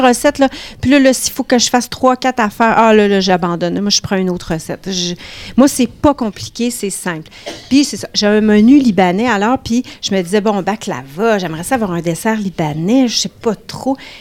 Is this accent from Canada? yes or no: yes; Quebec, Canada; Je suis saguenéenne.